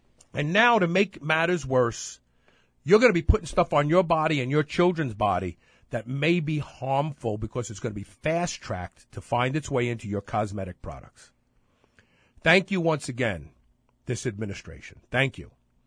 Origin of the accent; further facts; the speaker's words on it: Brooklyn, New York, United States; so when I was a kid growing up in Brooklyn, there was a bread thrift store, it was called.